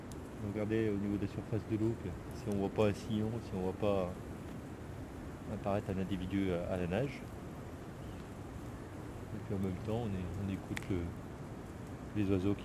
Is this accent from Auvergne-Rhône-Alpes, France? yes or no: yes; Saint-Étienne, Auvergne-Rhône-Alpes, France; je suis venu dans le Rouennais, en fait, j'ai longé la Loire. C'était un milieu que je ne connaissais pas bien. Je suis plus de Saint-Étienne.